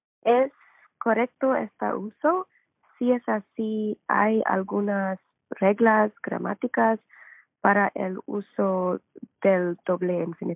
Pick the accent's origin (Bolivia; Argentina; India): India; Spanish is a second language; now in United States; Soy de India, pero vivo en los Estados Unidos ahora. Y he estado aprendiendo español por poco más de un año con Coffee Break.